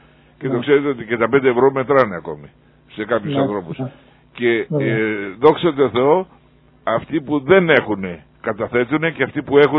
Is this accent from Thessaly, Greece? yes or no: no; Katastari, Ionian Islands, Greece; Και εγώ από εκεί είμαι, από το Καταστάρι.